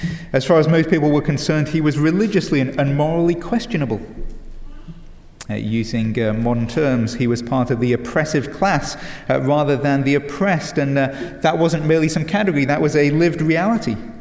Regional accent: England, United Kingdom; accent: British; now in United States; As an Englishman, I could emphasize my British accent.

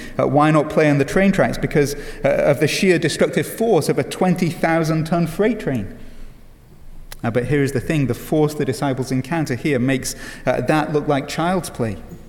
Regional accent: England, United Kingdom; I'm from England, and in the UK, the kids only just went on summer break.

